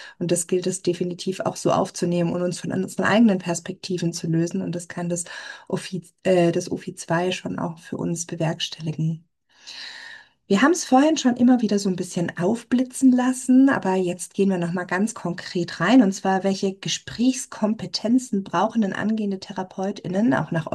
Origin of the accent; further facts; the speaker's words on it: Baden-Württemberg, Germany; ich komme ja aus dem Badischen, und wenn ich dann, dann rede ich da schon ganz anders